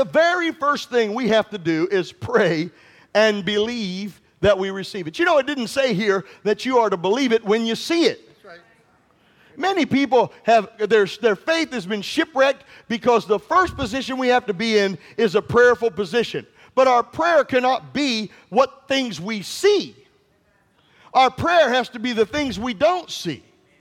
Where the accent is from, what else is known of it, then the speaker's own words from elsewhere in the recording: Missouri, United States; I was growing up, and we grew up in Missouri, and I remember there was this beautiful tomato plant outside